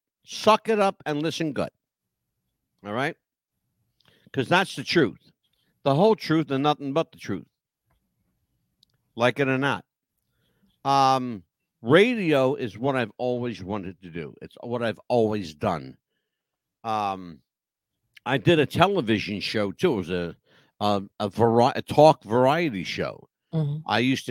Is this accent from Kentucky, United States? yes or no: no; Philadelphia, Pennsylvania, United States; Back in the day where I grew up in Philadelphia, there were two guys that inspired me.